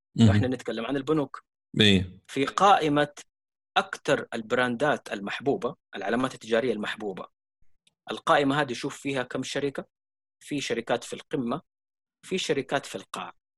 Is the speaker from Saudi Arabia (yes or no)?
yes; Saudi Arabia; عندنا في السعودية تقريبا 43% من العاملين اليوم على رأس العمل من مواليد جيل الألفية